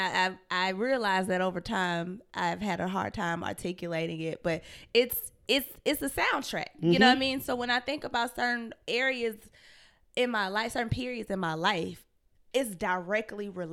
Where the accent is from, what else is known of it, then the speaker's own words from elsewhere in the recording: Atlanta, Georgia, United States; I grew up in Dixie Hills.